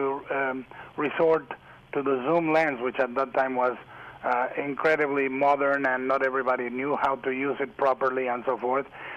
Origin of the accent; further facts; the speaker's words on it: Guadalajara, Jalisco, Mexico; born there; English is a second language; Well, I was born in Guadalajara, Mexico, central Mexico